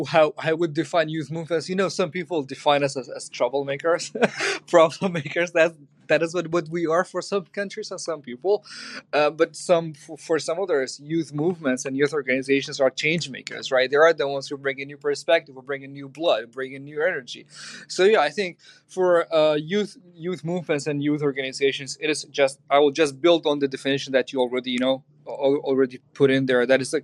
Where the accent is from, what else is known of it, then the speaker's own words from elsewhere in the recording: Kurdistan Region, Iraq; I have worked extensively because I come from the Kurdistan region of Iraq.